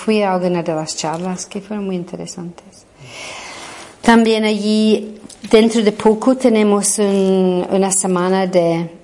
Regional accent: Glasgow, Scotland, United Kingdom; yo soy de Glasgow, soy de un barrio súper pobre, es que yo nunca he tenido 2 duros, ¿no?

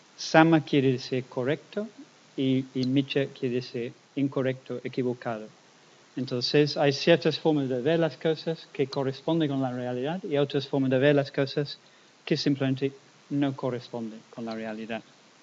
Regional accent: England, United Kingdom; Spanish is a second language; Porque yo soy de Inglaterra y claro que en Inglaterra un día bonito es un día con sol.

